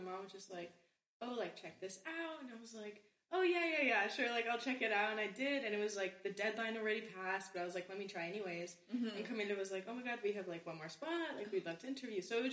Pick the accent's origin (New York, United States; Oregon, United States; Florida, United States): Florida, United States; I am from Florida. My parents are both from Kona